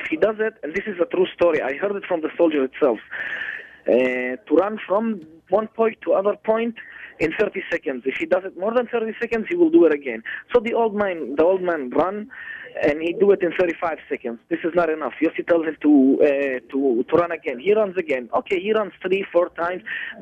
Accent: Lod, Central District, Israel; born there; English is a second language; And somehow he got still in Lydd. That's why I was born in Lydd.

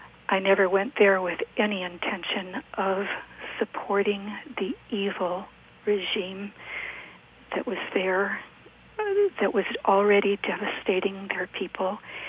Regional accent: United States; I did admit that I was American, which was very difficult to do.

